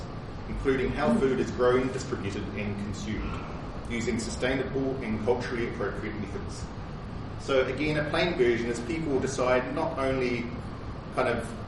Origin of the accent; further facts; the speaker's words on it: Tauranga, Bay of Plenty, New Zealand; now in Palmerston North, New Zealand; I grew up in Tauranga, but I live now in Palmerston North here.